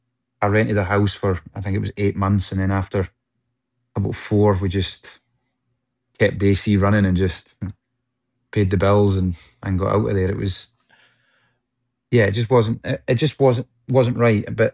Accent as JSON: {"language": "English", "region": "Scotland", "country": "United Kingdom", "said": "Like, it's just, I'm Scottish."}